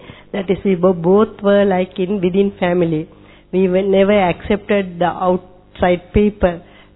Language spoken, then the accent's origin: English; Sri Lanka; I am from Sri Lanka.